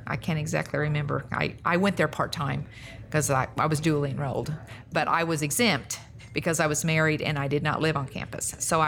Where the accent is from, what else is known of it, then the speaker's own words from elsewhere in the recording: Humansville, Missouri, United States; I'm from Humansville. I was born there.